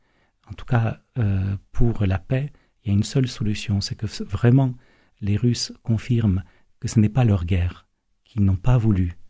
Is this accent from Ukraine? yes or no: yes; Ukraine; now in France; comme je vous disais, j'ai quitté l'Ukraine il y a 18 ans